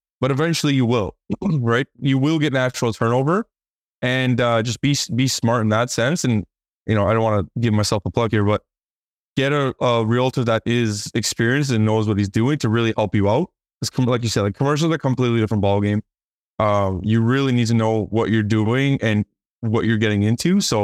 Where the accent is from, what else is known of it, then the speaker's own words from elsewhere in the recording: Cambridge, Ontario, Canada; now in Toronto, Canada; even though like I born and raised in Cambridge, but I've moved to like Toronto now.